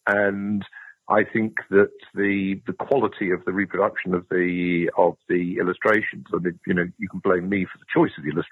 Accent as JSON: {"language": "English", "region": "London", "country": "United Kingdom", "said": "Yes, I'm a Londoner. I went to University of Cambridge and then at Oxford. I was hired at Durham in 1980 as a lecturer"}